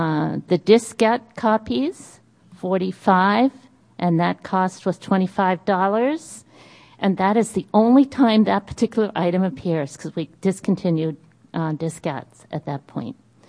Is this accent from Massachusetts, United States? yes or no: yes; Boston, Massachusetts, United States; accent: Boston; Boy, I'm slipping into my Boston accent here for anybody who's really listening.